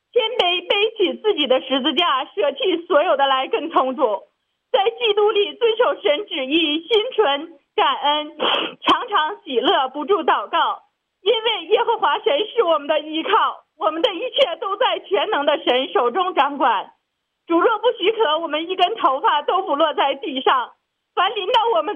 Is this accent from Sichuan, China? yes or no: no; Heilongjiang, China; 我是黑龙江的